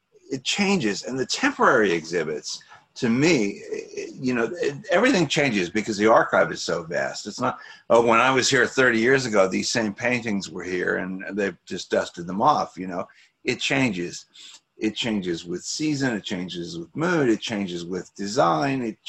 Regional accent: St. Petersburg, Florida, United States; I used to tell you about how when I was growing up in St. Petersburg, the MFA was stodgy and old and not the kind of place as a kid I'd want to go.

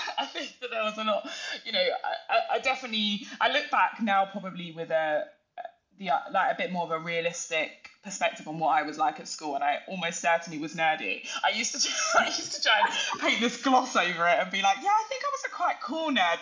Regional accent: South Woodford, London, United Kingdom; As children, we grew up in East London, Essex border. I always say the border because whenever I say one or the other, people try to tell me it's not one or the other, you know? So I grew up in a place called South Woodford

